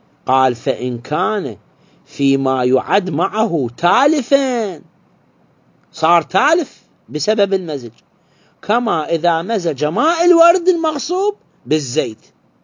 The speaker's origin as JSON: {"language": "Arabic", "country": "Iraq", "said": "عندنا بالعراق"}